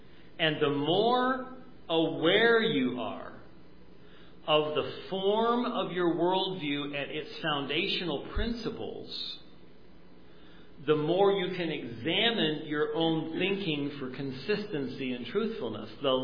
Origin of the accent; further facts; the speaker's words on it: Scotland, United Kingdom; I'm Scottish